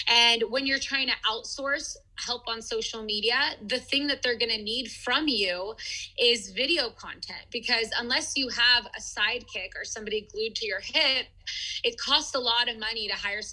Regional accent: San Diego, California, United States; born there; I was born here in San Diego.

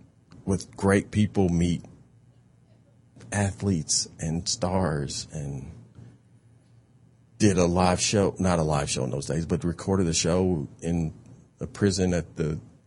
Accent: Kentucky, United States; accent: Kentucky; But he thinks my Kentucky accent is funny, but he's a great individual.

